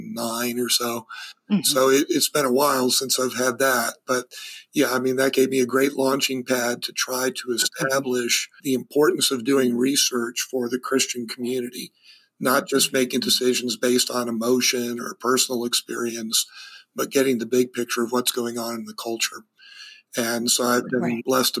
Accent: East Coast, United States; also born or lived in New York City / California; You know, I was born in New York City, grew up on the East Coast, but then after grad school, my wife and I moved to California.

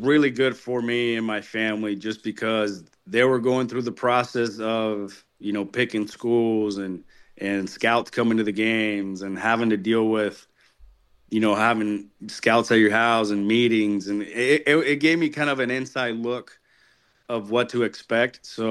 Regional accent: Puerto Rico; also born or lived in Waco, Texas; growing up in Puerto Rico, you know, it was that's all we did, you know, is just play.

